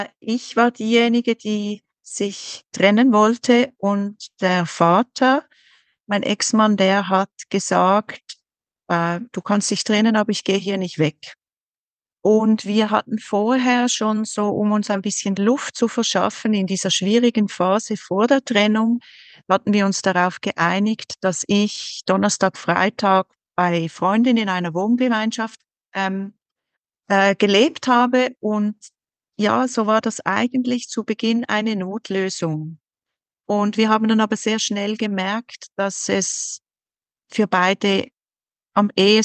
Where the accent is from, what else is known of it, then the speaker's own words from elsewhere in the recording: Switzerland; Ich komme aus der Schweiz, wie man unschwer erhören kann.